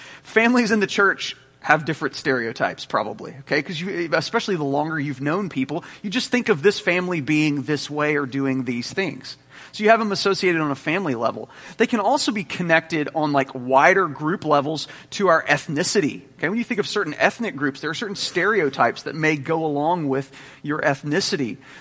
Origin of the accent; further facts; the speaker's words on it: United States; How dare you stereotype me as an American?